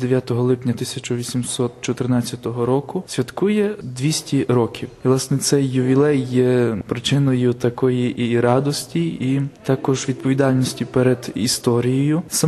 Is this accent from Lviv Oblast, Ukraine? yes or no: yes; Tshchynets, Lviv Oblast, Ukraine; Я родом з Львівщини, з Мостищини, з парафії святого Йосифа у Тщинці. Там я виріс, там моє покликання зродилося.